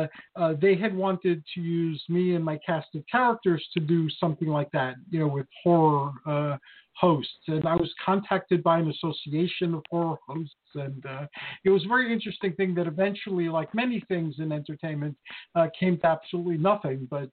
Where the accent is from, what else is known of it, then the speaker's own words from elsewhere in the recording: New York City, New York, United States; also born or lived in New Jersey / Pennsylvania; I'm from New York City. I lived in Jersey for a while.